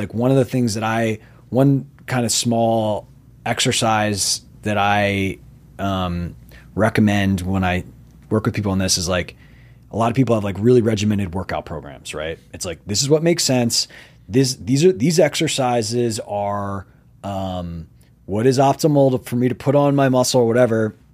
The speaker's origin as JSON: {"language": "English", "town": "Doylestown", "region": "Pennsylvania", "country": "United States", "said": "I'm from Doylestown, Pennsylvania. I went to Princeton University."}